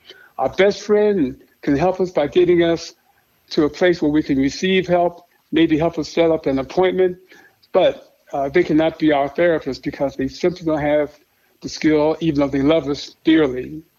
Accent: Chicago, Illinois, United States; I grew up in Chicago on the South Side. I'm the youngest of three sons. And no one on the South Side of Chicago ever had a psychological problem while I was growing up. I grew up during the 50s and 60s there.

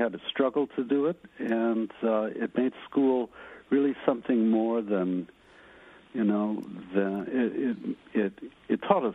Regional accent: Chicago, Illinois, United States; I grew up in Cabrini Green in Chicago, which is mostly black ghetto slum. And I was one of the few white kids.

